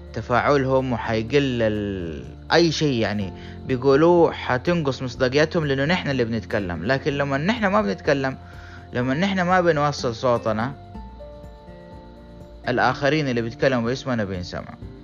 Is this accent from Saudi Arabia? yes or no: yes; Saudi Arabia; فنحن كمواطنين سعوديين وكرواد أعمال كفنانين ما بنلاقي صحيفة نقدر نتكلم عنها